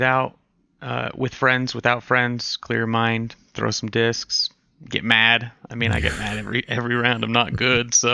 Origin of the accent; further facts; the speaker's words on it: Salt Lake City, Utah, United States; Yeah, I'm born and raised in Salt Lake, in the Salt Lake Valley. I'm currently in a city called Sandy, Utah now, but it's about middle of the valley.